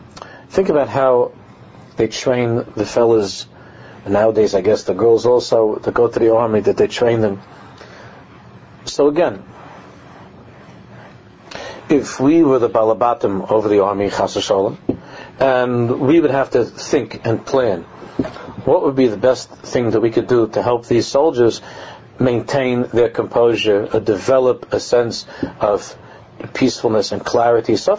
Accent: New York City, New York, United States; You know, in growing up in New York in yeshiva, a class trip meant like they would take all of us to Hayden Planetarium, right? That's what it's called, to the planetarium in Manhattan.

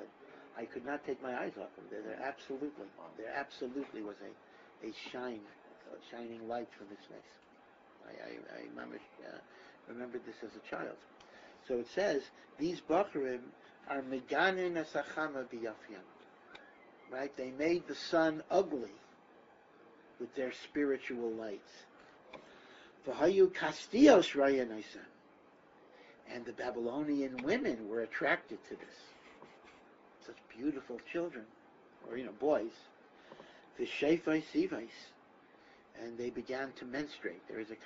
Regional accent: Connecticut, United States; I grew up in Connecticut.

